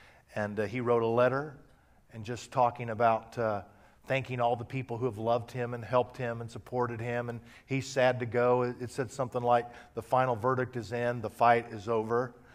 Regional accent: Midwest, United States; now in Fresno, United States; I said, where and what is a Fresno? I was from the Midwest.

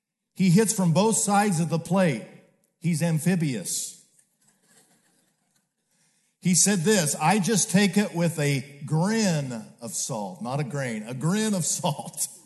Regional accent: Midwest, United States; I was raised in the Midwest. I just am not used to this West Coast stuff.

